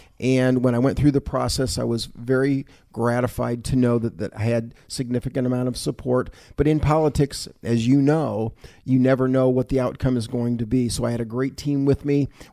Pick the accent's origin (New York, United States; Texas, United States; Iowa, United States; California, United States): Iowa, United States; Sioux City; since our days growing up in Sioux City